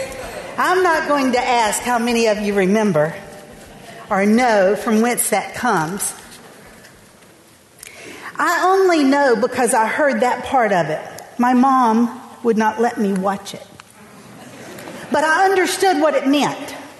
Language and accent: English; Louisiana, United States; I grew up in Louisiana. My husband, Ron, grew up in the north. A year after we got married, we moved to Burlington, Vermont, South Burlington, Vermont.